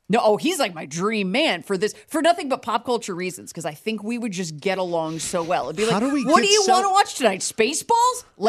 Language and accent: English; Connecticut, United States; he's also born and raised in Connecticut.